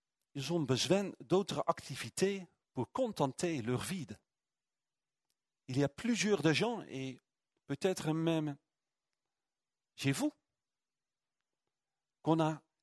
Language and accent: French; Netherlands; French is a second language; Chez nous, en Hollande, chaque match, nous étions habillés en orange et enchaînés à la télé, très nerveux.